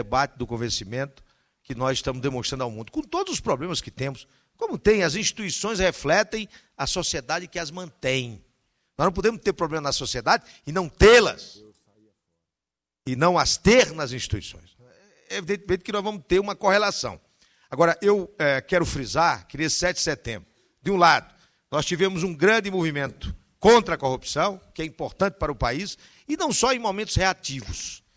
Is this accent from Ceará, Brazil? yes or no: yes; Ceará, Brazil; eu tenho brincado com isso, como bom cearense, com todas as dificuldades